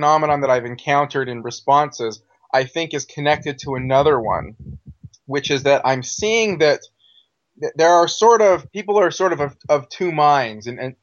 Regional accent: Utah, United States; Like, I grew up in Utah. You know, I'm white male, grew up in Utah.

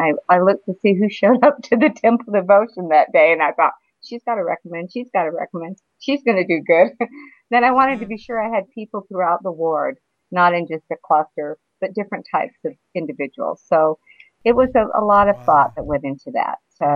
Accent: Texas, United States; And I wasn't raised in Salt Lake City. I was raised outside in Texas.

